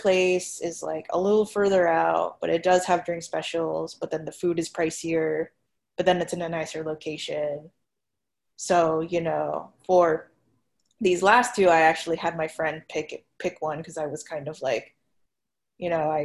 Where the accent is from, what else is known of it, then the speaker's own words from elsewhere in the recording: Las Vegas, Nevada, United States; Like I grew up in Las Vegas